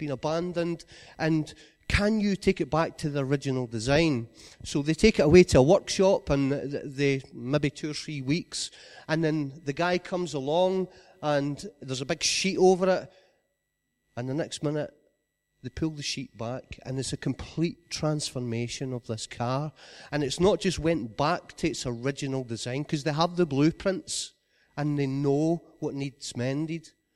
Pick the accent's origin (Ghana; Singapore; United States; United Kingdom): United Kingdom; Scotland; also born or lived in England; Yeah, so I'm from West Lothian, where every garden has a pit bull